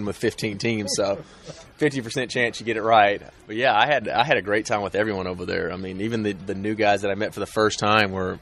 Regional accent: Tuscaloosa, Alabama, United States; geez, a lot of Alabama was hit. There was like 200 something tornadoes went off through the state, but my hometown Tuscaloosa was hit by an F4 or F5.

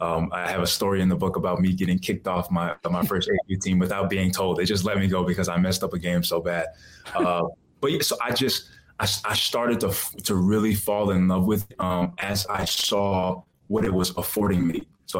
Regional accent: Bronx, New York, United States; also born or lived in Orlando; once I moved away from Orlando, moved away from Bronx, New York, to kind of venture out and kind of get into everything else.

